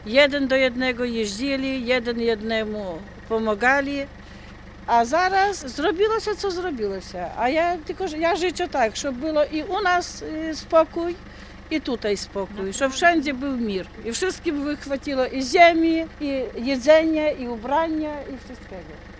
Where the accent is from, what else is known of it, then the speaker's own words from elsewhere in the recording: Belarus; Polish is a second language; Chcę powiedzieć, bo ja jestem Białorusinka.